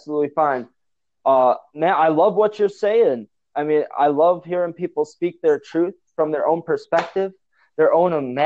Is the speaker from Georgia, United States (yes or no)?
no; Wisconsin, United States; So I'm from Northwest Wisconsin, man.